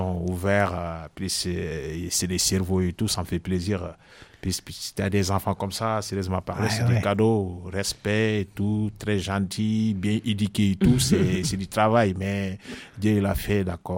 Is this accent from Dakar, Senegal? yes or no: yes; Dakar, Senegal; Moi, je suis né à Dakar avec mes grands frères et tout.